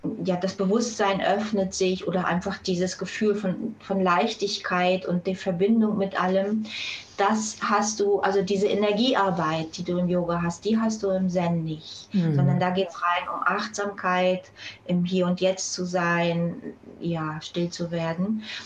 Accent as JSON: {"language": "German", "country": "Germany", "tie": "born or raised there", "said": "ich bin ja in der DDR aufgewachsen."}